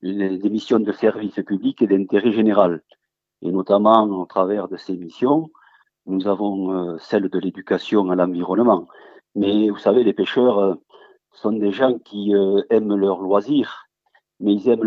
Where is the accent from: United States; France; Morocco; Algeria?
France; Occitanie; je suis occitan.